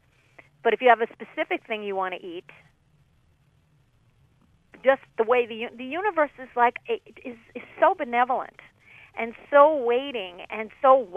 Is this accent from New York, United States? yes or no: yes; New York, United States; And I grew up in New York, and so I would listen to the radio.